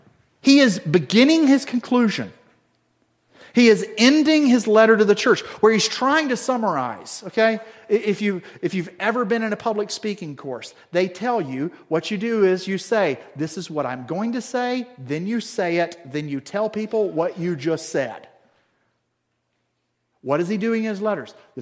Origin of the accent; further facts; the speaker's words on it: the South, United States; I was raised in the South in an evangelical culture